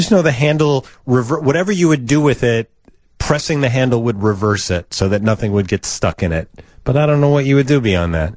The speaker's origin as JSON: {"language": "English", "town": "Oak Forest", "region": "Illinois", "country": "United States", "tie": "born or raised there", "said": "when I grew up in Oak Forest, there was a house a couple of blocks away"}